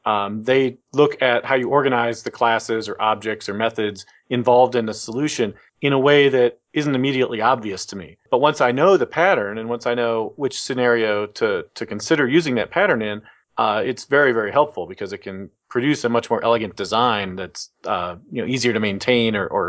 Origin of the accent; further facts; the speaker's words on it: Kent, Ohio, United States; I had since moved back toward my hometown in Kent.